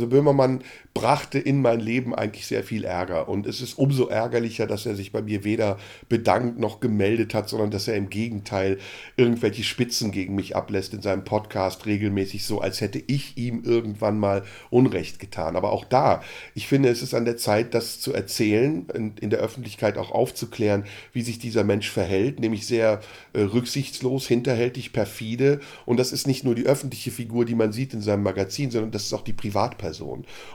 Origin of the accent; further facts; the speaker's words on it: Turkey; dass ich als eine Art Token, eben als Türke, mich vor ihn stelle